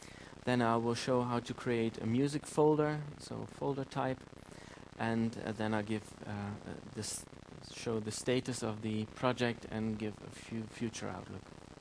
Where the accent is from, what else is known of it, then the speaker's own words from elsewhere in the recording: Saarbrücken, Saarland, Germany; I'm from Saarbrücken, but I'm a computer science student in from Trier.